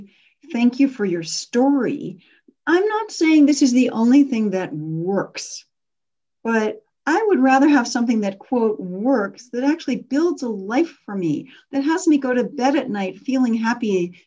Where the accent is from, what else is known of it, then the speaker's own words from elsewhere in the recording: Alberta, Canada; you know, I come from Alberta, and I was driving from my home 7 hours east once.